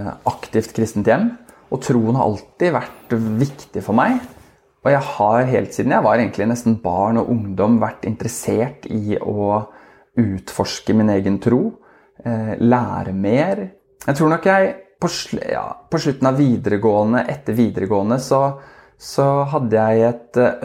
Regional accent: Oslo, Norway; Og vi er fra Oslo begge to, men vi var veldig åpne for å flytte på oss.

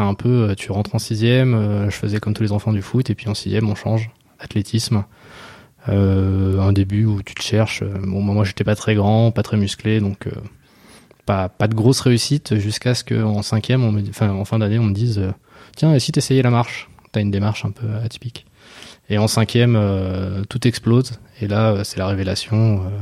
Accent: Paris, Île-de-France, France; je suis parisien. Donc j'ai bientôt 40 ans. Je suis rentré dans ma 40e année.

